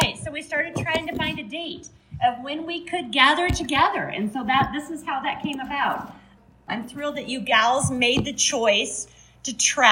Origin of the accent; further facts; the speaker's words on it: El Paso, Texas, United States; Like I said, I'm from El Paso, Texas.